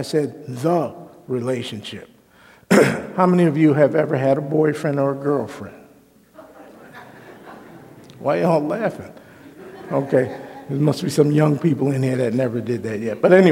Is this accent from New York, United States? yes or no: yes; New York City, New York, United States; When I was about in my early 20s, I grew up in New York City. And I was living in New York